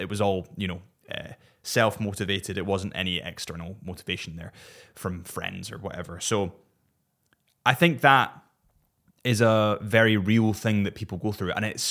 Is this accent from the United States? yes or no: no; Scotland, United Kingdom; I'm biased, of course, because I'm Scottish